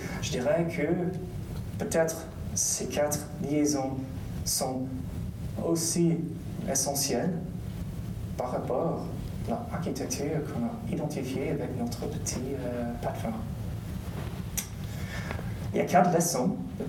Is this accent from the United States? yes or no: yes; United States; surtout avec les élections chez moi aux États-Unis